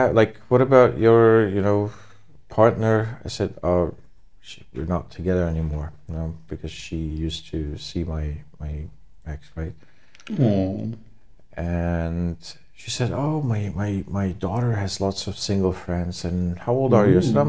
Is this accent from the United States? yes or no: no; Lebanon; I said, no, I'm not, I'm from Lebanon.